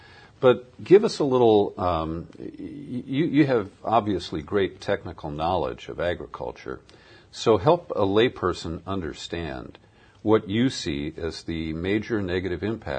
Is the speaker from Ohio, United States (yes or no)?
yes; Ohio, United States; I grew up in Ohio, and I started working in radio in small towns.